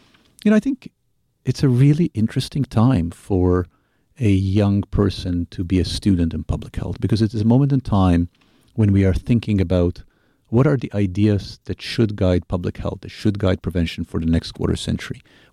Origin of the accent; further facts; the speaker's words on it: Malta; moved away as an adult; I'm from Malta originally. I was born and raised in Malta, which is, for anybody who doesn't know Malta, it's a small island, Mediterranean.